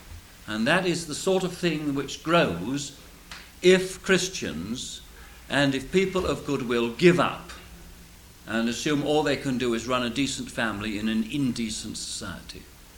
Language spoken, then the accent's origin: English; England, United Kingdom; now in United States; it's been very interesting to me as an Englishman watching your self-examination